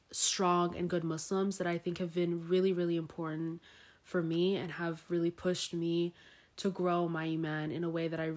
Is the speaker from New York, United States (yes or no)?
no; California, United States; growing up in Southern OC